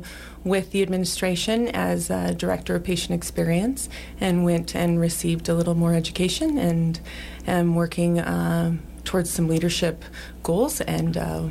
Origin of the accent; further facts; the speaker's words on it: Sheridan, Wyoming, United States; I grew up here in Sheridan. … Graduated Sheridan High School